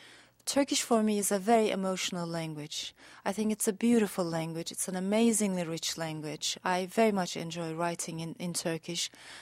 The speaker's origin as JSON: {"language": "English", "country": "Spain", "tie": "born or raised there", "also_born_or_lived": "Strasbourg, France", "said": "I was born in Strasbourg, France. I was raised in Spain and spent parts of my life in different cities."}